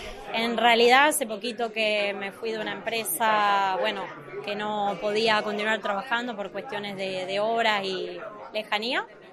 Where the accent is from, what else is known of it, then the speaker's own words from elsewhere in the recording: Argentina; now in Spain; mi apellido. No solito, soy argentina. Bueno, nacionalidad italiana. Hace 2 años que llevo viviendo aquí en España.